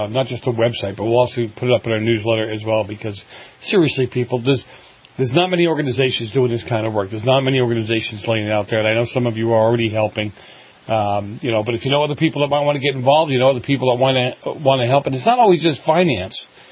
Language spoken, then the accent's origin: English; Boston, Massachusetts, United States; I remember years and years ago growing up in Boston